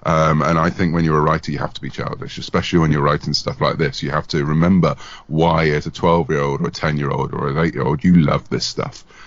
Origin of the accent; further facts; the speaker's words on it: United Kingdom; you probably tell from my accent, I either belong to the Empire or I'm British.